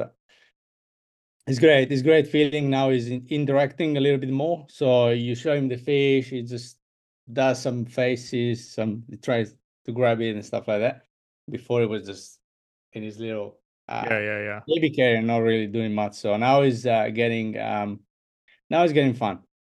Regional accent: Emilia-Romagna, Italy; say I'm from Bologna. Then from there you pin a line to the sea, and when you meet the shore, that's where I'm from.

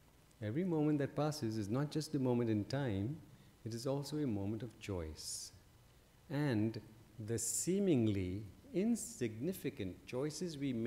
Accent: India; I'm an Indian citizen, and during my days of practice, I didn't have much money. Being an Indian citizen and not having much money is a little bit of a handicap.

